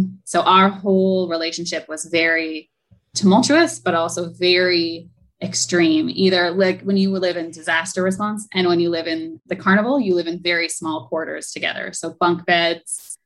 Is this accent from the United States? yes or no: no; Alberta, Canada; now in Bahamas; So I am Canadian. I am from Alberta. We moved a lot as kids. So I'm a bit of a nomad by genetics, I suppose.